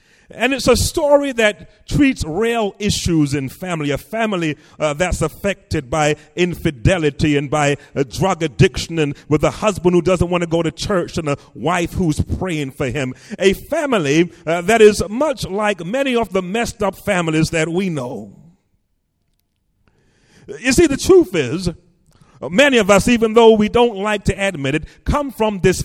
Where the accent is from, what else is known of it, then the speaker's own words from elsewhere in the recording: England, United Kingdom; I remember as a child growing up in England